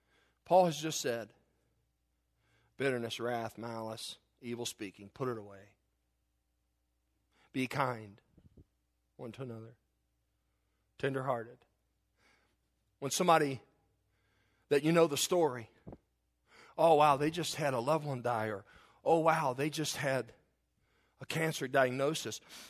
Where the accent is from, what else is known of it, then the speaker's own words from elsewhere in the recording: the South, United States; The way I was raised, growing up in the South, it was amazing.